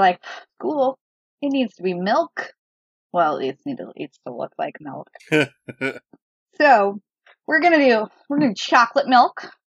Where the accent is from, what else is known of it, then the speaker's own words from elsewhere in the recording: Oregon, United States; I grew up in the Southern Oregon impoverished school districts.